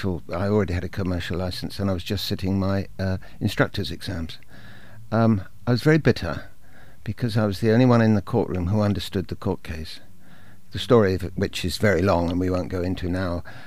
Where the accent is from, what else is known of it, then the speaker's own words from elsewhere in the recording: Taunton, South West England, United Kingdom; I come from Taunton